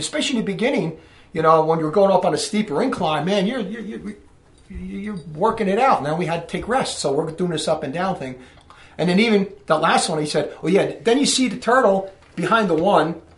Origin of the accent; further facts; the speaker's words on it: Newark, New Jersey, United States; What I'm trying to get at is I'm coming from Newark, New Jersey. I'm a city boy, and I'm now a masterful mountain climber.